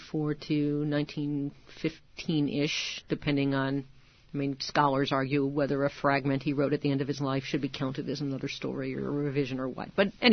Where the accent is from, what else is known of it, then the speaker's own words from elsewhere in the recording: Illinois, United States; I grew up in the Midwest and saw a touring production of it in the late 60s. Which stuck in my mind because my family didn't typically go to downtown Chicago from our suburban home